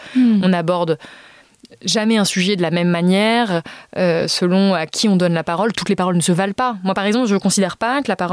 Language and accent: French; Auvergne-Rhône-Alpes, France; je viens d'Ardèche, où il n'y a pas de train. Il n'y a quasiment pas de transport en commun. Et il n'y a pas d'autoroute.